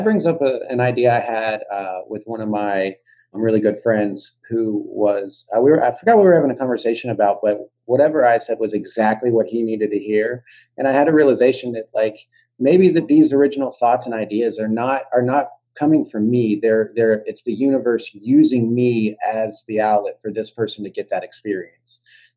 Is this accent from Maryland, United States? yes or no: no; Georgia, United States; So I'm originally from Georgia. So grew up, born and raised with, you know, Christian based faiths, Christmas, Easter, got taught the story